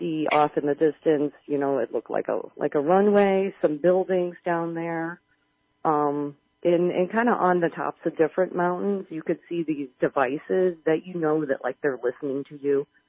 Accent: Chicago, Illinois, United States; You know, we're from Chicago, so the elevation was just, you know, kicking our butts.

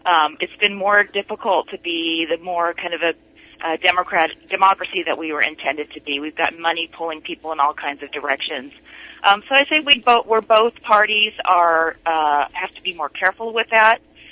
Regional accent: California, United States; I grew up in the Bay Area, and I've been a student of politics and policy most of my life.

